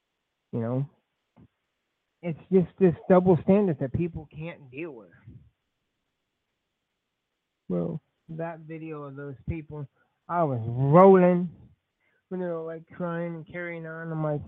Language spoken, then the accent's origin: English; Indiana, United States; I mean, I'm from Indiana, and there's a place that's near and dear to my heart, Deer Creek Music Center.